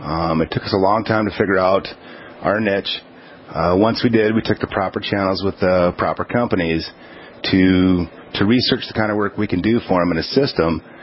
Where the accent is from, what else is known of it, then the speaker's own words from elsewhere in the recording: California, United States; moved away as an adult; also born or lived in North Dakota; Originally, I came from Southern California, and the U.S. Air Force took me to Minot as my first station. So ever since then, I've traveled with the Air Force all over the world, but I came back to North Dakota.